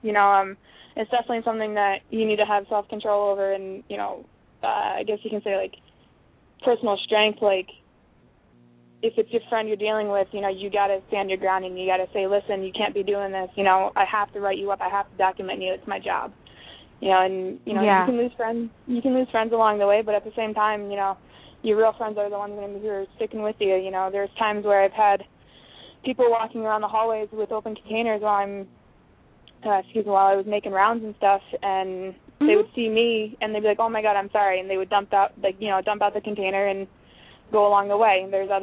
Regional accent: Pennsylvania, United States; now in Texas, United States; I graduated from Elmira College in Elmira, New York. I'm originally from Pennsylvania.

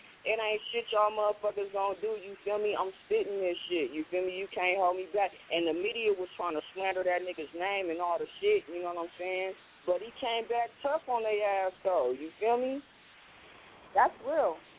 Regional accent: Sacramento, California, United States; I'm from Sacramento, California, man. I'm from the north side of Sacramento, Del Paso Heights, man.

